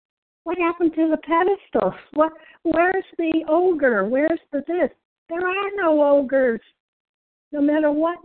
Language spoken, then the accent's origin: English; Massachusetts, United States; I'm from Massachusetts, going to Italy.